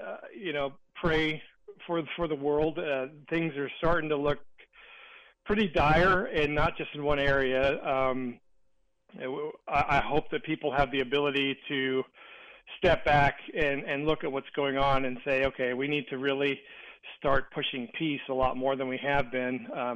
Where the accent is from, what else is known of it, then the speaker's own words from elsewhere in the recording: Great Falls, Montana, United States; I grew up in Great Falls, and the simple fact was, it didn't matter what you did in Great Falls, because you were going to be just a burning pile of rubble.